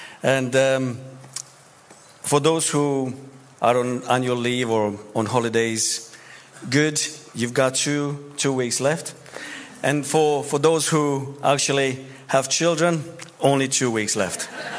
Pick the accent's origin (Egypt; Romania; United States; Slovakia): Romania; English is a second language; I'm from Romania. I've been here longer than I've been in Romania.